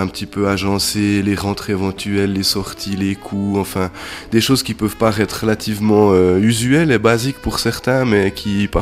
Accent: Neuchâtel, Switzerland; moi j'ai effectué les demandes sur le canton de Neuchâtel en tant que Neuchâtelois

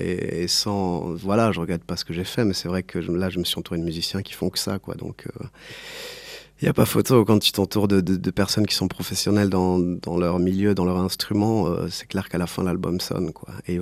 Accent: Valais, Switzerland; le tromboniste de … qui est venu chez nous en Valais au studio

